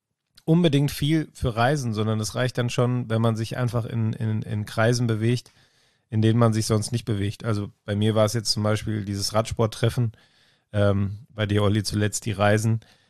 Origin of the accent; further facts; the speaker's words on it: North Rhine-Westphalia, Germany; Ich komme ja aus dem Ruhrgebiet.